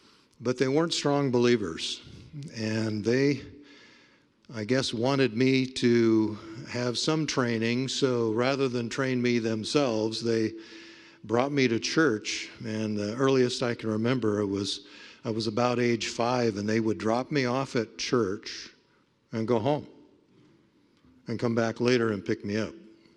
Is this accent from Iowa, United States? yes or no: no; Camarillo, California, United States; born there; But I was born in Camarillo State Hospital in Camarillo, California, which was a mental hospital.